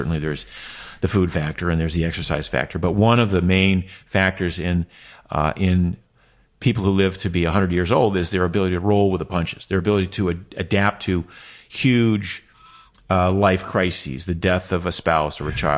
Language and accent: English; Maine, United States; As I was a kid growing up in Maine has no beaches.